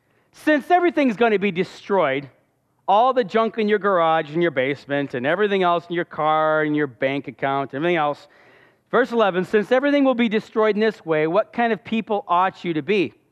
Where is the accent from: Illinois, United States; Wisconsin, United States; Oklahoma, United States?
Illinois, United States; Now, I grew up in the Northwest Illinois